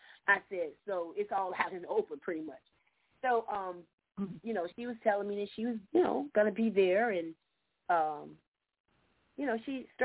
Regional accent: Orlando, Florida, United States; no, I'm originally from Orlando. I do have some education.

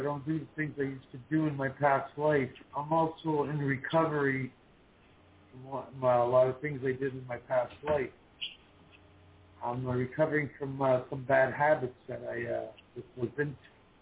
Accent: Leamington, Ontario, Canada; I'm from Leamington, Ontario.

